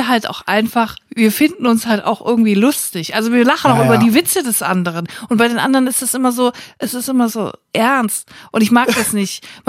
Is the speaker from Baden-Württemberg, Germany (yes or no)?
no; Siegen, North Rhine-Westphalia, Germany; Als nee, Siegner. Man sagt immer zwischen Köln und Frankfurt.